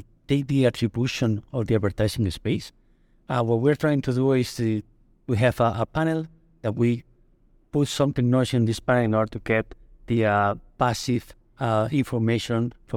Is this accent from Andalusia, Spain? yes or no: no; Barcelona, Catalonia, Spain; now in New York, United States; I'm the Manager Director for NetQuest in the US and Canada. And I'm originally from Barcelona, but I'm living in New York for almost 7 years now.